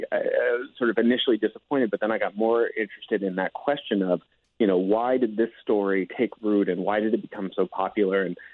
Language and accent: English; San Jose, California, United States; I mean, I grew up in San Jose, California, so I grew up near the Winchester Mystery House.